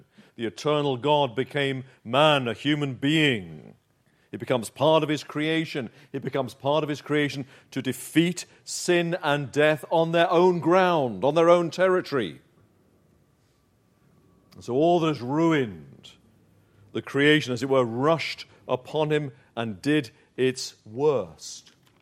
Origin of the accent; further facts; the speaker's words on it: Uxbridge, London, United Kingdom; I grew up in Uxbridge. And it's the end of the Metropolitan and the Piccadilly line.